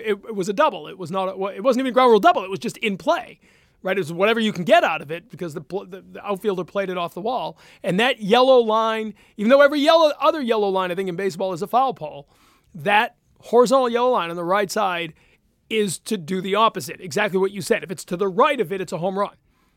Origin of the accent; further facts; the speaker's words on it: Maine, United States; You know, I grew up in Maine, and so we didn't always get all the games on TV